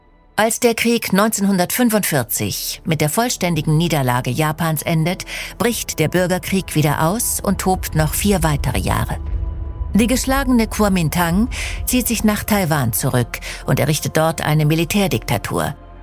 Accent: Germany; accent: German; Ganz genau genommen sagt man Zhongji, aber ohne meinen deutschen Akzent.

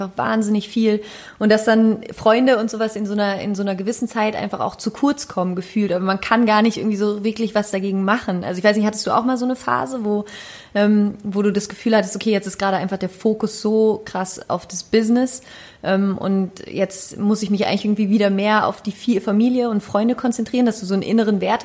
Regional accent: Überlingen, Baden-Württemberg, Germany; born there; Ich bin ganz, ganz oft umgezogen. Ich bin in Überlingen geboren, am Bodensee, habe in zig Ländern gelebt

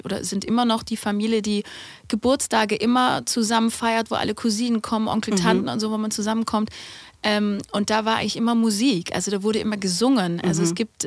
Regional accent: Furtwangen, Baden-Württemberg, Germany; Aber ich komme natürlich aus Furtwangen und da schwätzt man natürlich anders, gell?

